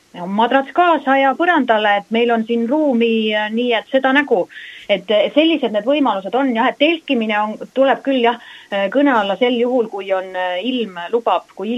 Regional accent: Saare County, Estonia; me oleme Saaremaalt, mitte kuskilt Mandrimaalt.

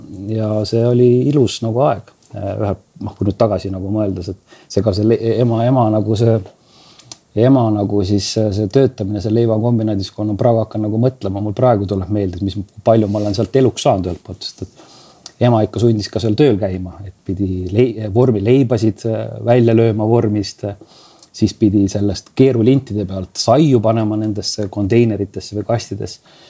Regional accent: Saare County, Estonia; Ja see side, et sa oled saarlane, see ma arvan on mänginud oma osa seal ka.

